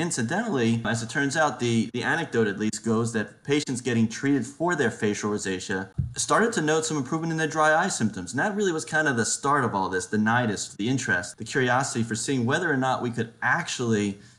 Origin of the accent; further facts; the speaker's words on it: Baltimore, Maryland, United States; My background is I'm from the Baltimore area.